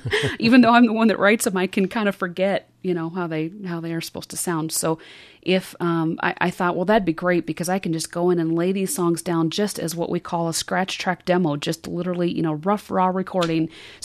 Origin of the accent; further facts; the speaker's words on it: South Dakota, United States; I have a friend who co-owns a recording studio in my hometown in South Dakota.